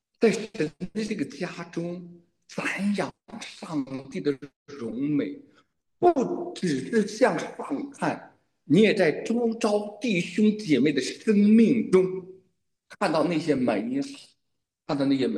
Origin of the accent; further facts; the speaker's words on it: China; 坦率讲，作为一个中国人，我非常喜欢中国的诗篇。